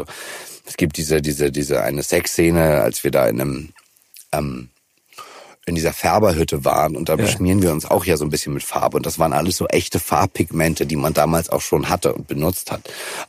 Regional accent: Hamburg, Germany; also ich bin ein Hamburger, wir sind links

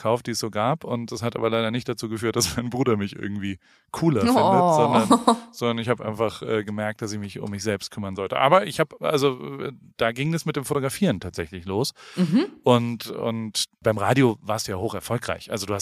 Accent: Heidelberg, Baden-Württemberg, Germany; ich bin in Heidelberg aufgewachsen

